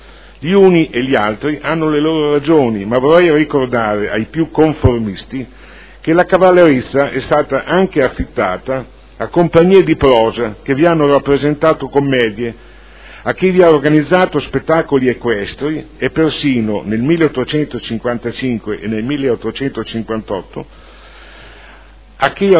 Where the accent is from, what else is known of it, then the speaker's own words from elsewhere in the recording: Modena, Emilia-Romagna, Italy; Io, da modenese, che ama la sua città e le tante bellezze che offre